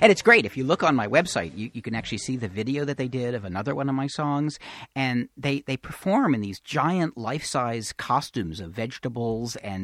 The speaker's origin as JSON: {"language": "English", "town": "Santa Cruz", "region": "California", "country": "United States", "tie": "born or raised there", "said": "she actually was another person who had my albums growing up in Santa Cruz, California."}